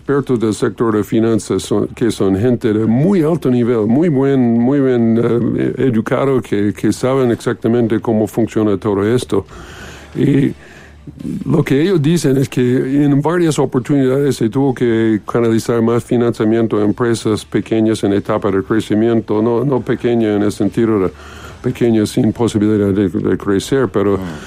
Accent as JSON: {"language": "Spanish", "town": "Boston", "region": "Massachusetts", "country": "United States", "second_language": "Spanish", "said": "No, yo soy de Boston, si no es obvio."}